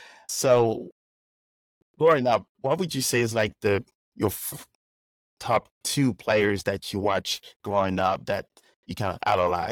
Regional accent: Paris, Île-de-France, France; because I grew up in Paris.

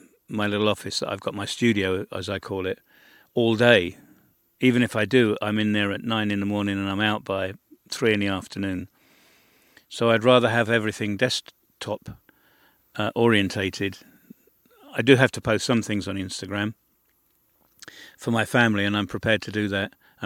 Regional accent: United Kingdom; I'm British, and I have fond memories of being on the North Sea coast.

